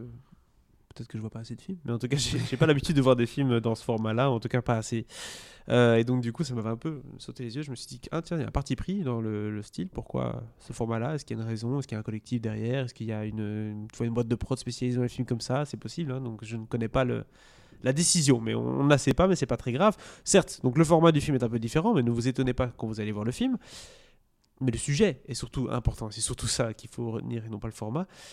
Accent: Belgium; répandre les cendres à la mer du Nord. Chez nous, en Belgique.

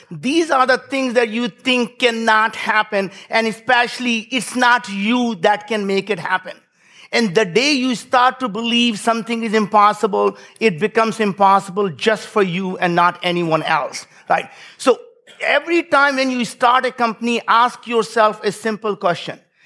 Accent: India; I was born in India. And it, as many of you probably know that, we grew up very, very poor in India.

